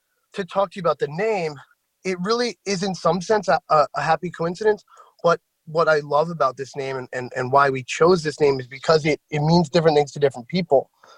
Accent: Coxsackie, New York, United States; I spent the last 9 years at Six Point Brewery in Brooklyn, but I grew up in Coxsackie.

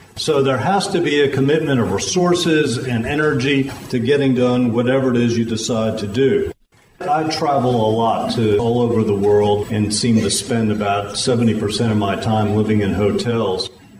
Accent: United States; you can slap me down for being presumptuous, as an American, Israel is a great democracy that has tremendous value.

